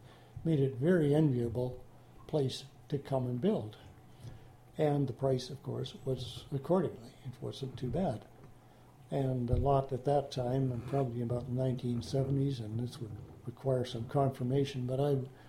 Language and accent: English; Vancouver, British Columbia, Canada; I grew up in South Vancouver in the East End, which is only a couple of miles from Burnaby.